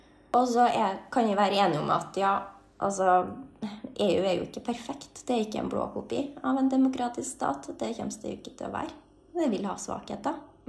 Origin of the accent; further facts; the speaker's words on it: Skogn, Trøndelag, Norway; jeg kommer jo fra Skogn